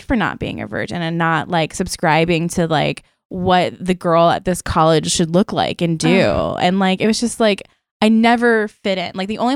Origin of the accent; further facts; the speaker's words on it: Maryland, United States; I'm also from Maryland, so I fucking love crabs.